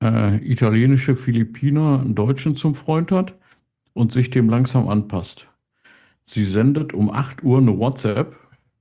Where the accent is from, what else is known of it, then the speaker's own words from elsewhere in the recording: Switzerland; Da kann ich als Schweizer Arbeitnehmer nur sagen, Urlaub, was ist das?